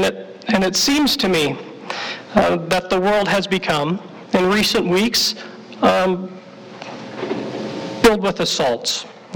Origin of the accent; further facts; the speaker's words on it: Midwest, United States; I am a Midwesterner, born and raised, but we don't have nearly as many trees, nor do we have near as much snow.